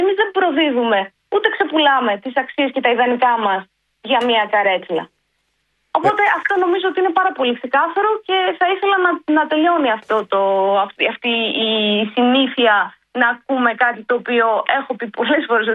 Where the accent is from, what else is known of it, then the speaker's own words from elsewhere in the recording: Greece; Είμαι Ελληνίδα, είμαι Ευρωπαία, άρα λοιπόν δεν είμαι εκπρόσωπος τύπου του Τραμπ.